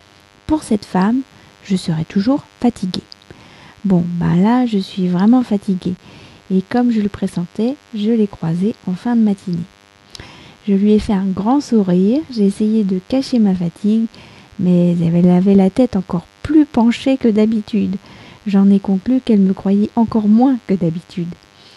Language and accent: French; France; je suis française, j'habite près de Paris